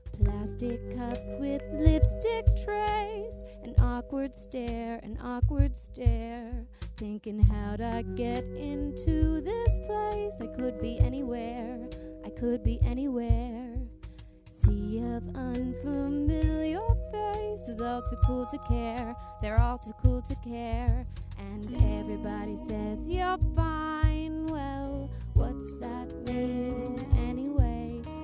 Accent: New Jersey, United States; I grew up in New Jersey, where that's like a very competitive area for that art.

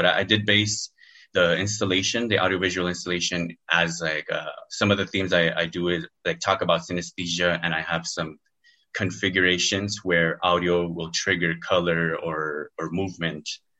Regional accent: El Paso, Texas, United States; Well, I was born and raised here in El Paso. I'm 35 now.

